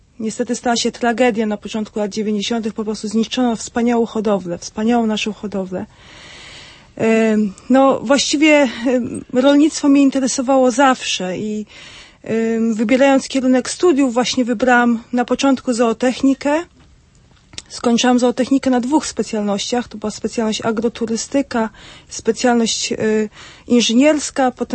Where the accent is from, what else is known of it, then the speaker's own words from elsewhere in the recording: Odmy, Warmian-Masurian Voivodeship, Poland; pochodzę z bardzo małej wsi, wsi rolniczej, Odmy w gminie Dąbrówno, powiat ostrucki.